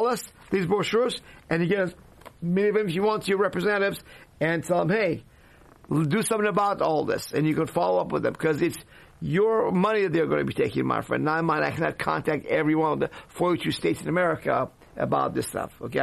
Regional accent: Iran; I never imagined I'd be doing that when I was growing up in Iran, you know, back in 1960s and 70s.

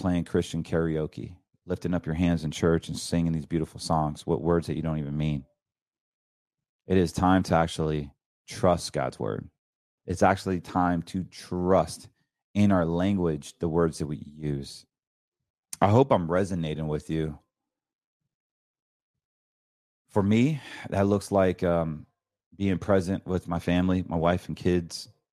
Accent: Raleigh, North Carolina, United States; When I was born in Raleigh, North Carolina, I'm more countryer than most of these people. Literally, I grew up with shotguns.

